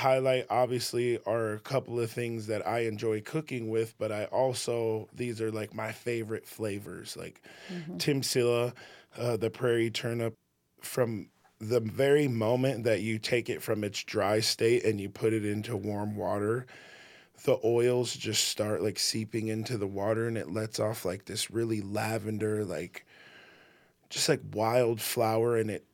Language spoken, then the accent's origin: English; South Dakota, United States; And being younger and growing up in South Dakota, that culture was a lot more prevalent back in the day.